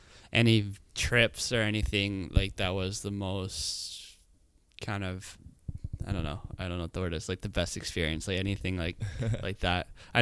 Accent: Chilliwack, British Columbia, Canada; I grew up in Chilliwack and I loved the river and the mountains and everything else.

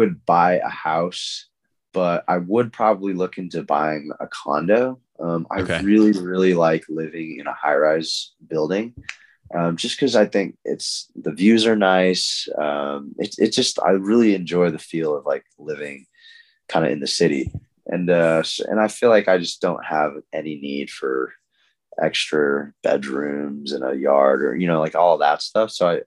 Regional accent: California, United States; now in New York, United States; I was born in California and kind of lived there till I was 8, and then obviously college there.

